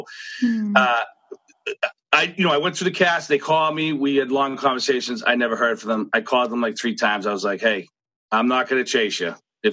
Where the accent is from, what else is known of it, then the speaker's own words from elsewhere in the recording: Boston, Massachusetts, United States; I grew up in Boston, so I know what to say, what not to say.